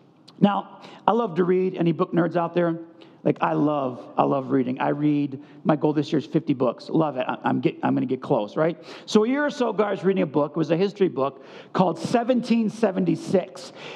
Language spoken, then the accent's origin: English; Buffalo, New York, United States; I grew up in Buffalo, New York, 18 winters. Imagine 18 Buffalo winters.